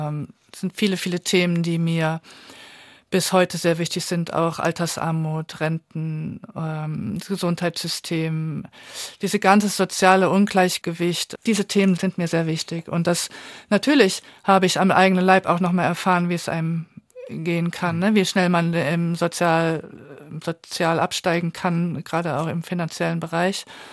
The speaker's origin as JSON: {"language": "German", "town": "Saarbrücken", "region": "Saarland", "country": "Germany", "tie": "born or raised there", "said": "Ich meine, Saarbrücken ist meine Heimatstadt."}